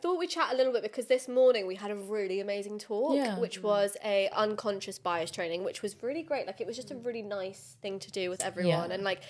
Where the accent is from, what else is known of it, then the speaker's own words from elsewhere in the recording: India; oh, I'm from India, because that's what they want you to say